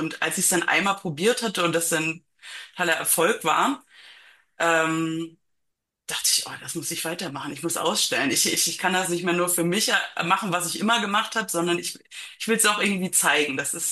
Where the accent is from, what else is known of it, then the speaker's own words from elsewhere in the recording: Mecklenburg-Vorpommern, Germany; Also wir kommen aus Mecklenburg-Vorpommern im Osten.